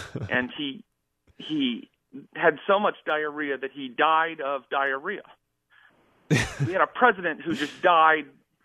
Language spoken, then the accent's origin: English; West Virginia, United States; born there; now in Hollywood, United States; the fact that I was born in West Virginia, and now I'm like living in Hollywood, but there's that West Virginia red state experience is a lot of my act.